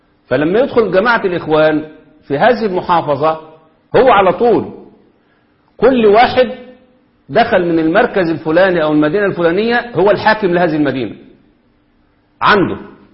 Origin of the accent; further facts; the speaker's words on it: Egypt; عندنا في مصر